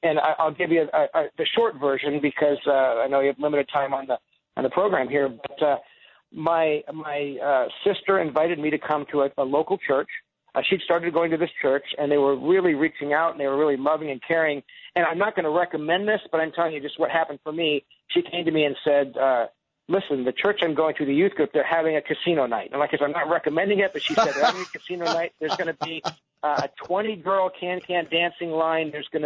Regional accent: Orange County, California, United States; because I grew up in Orange County, and I grew up in a completely non-church home, radically secular.

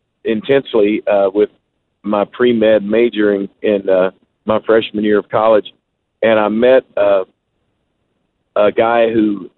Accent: Kentucky, United States; growing up in Kentucky, it was bluegrass music, banjos and guitar and dobros and you know, upright bass.

